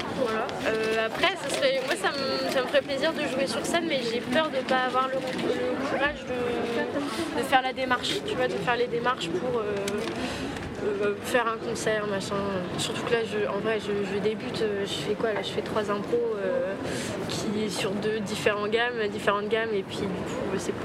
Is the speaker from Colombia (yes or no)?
no; France; je suis française